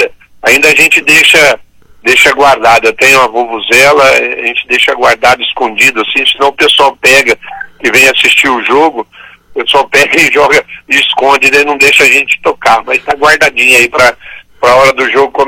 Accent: Maringá, Paraná, Brazil; Não, eu sou, na realidade, eu sou de Maringá.

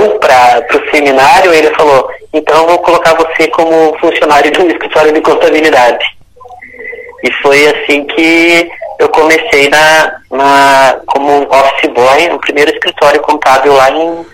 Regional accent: Porto União, Santa Catarina, Brazil; eu nasci em Porto União, Santa Catarina, né? Mas fui registrado como nascido em União da Vitória, no Paraná. Então, tenho um laço afetivo muito grande com a cidade, porque nasci aqui

